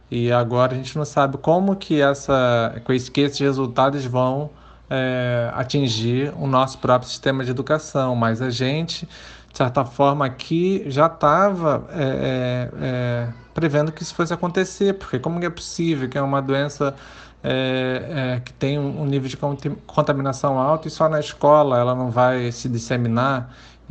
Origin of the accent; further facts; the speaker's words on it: Mozambique; A gente nasceu fora do país devido à perseguição, né? A gente foi morar em outro continente, a gente passou a nossa infância em Moçambique, no sul da África, porque meus pais não podiam retornar ao Brasil.